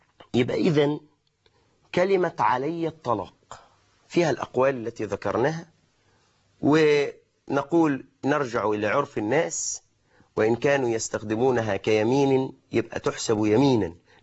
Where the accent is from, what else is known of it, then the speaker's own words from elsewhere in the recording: Egypt; نحن كمصريين يا إخواني